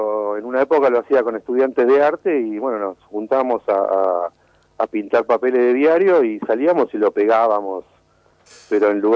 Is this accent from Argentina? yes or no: yes; Córdoba, Argentina; Yo soy cordobés, sí.